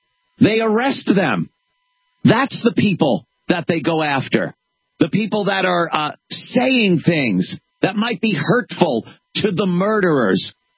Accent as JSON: {"language": "English", "country": "United States", "said": "As an American, I have some type of pride in the country that we came from."}